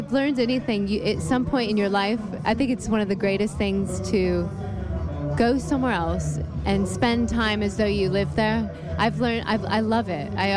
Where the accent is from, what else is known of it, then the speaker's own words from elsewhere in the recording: Iowa, United States; now in United Kingdom; And it reminds me of actually where I grew up. So I'm originally from Iowa.